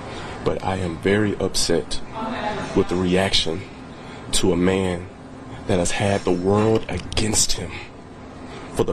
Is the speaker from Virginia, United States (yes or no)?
no; Birmingham, Alabama, United States; I know I come from the Deep South, Birmingham, Alabama, Bethlehem, Alabama.